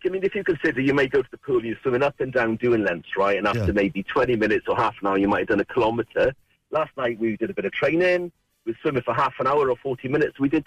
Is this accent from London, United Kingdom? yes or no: no; Pembroke, Wales, United Kingdom; now in Cork, Ireland; Well, I played when I was in Wales. I'm from West Wales originally, from Pembroke. And we played when I was in school, and then I didn't play for years. I moved to Ireland.